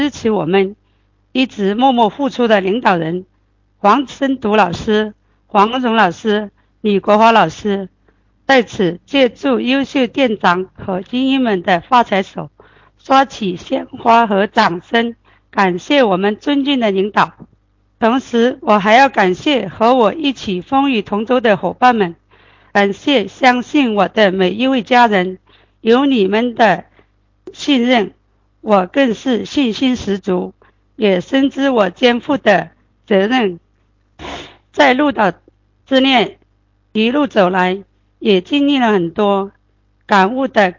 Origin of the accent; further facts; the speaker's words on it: Shishi, Fujian, China; 我是来自福建石狮的